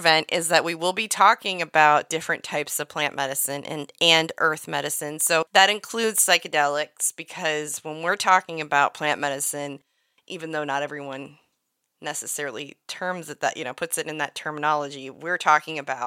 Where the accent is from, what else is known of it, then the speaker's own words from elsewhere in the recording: Maine, United States; now in Maryland, United States; Vermonter? Yeah, well, because I'm from Maine, you know, and they call people from Maine Mainers.